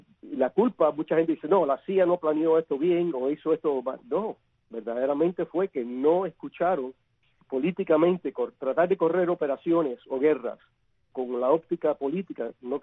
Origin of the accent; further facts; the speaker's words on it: Manicaragua, Villa Clara, Cuba; ver los guerrillas cuando atacaron el pueblo mío, yo soy de Manicaragua, es el pueblo más grande, pero cerquita de los pies del Escambray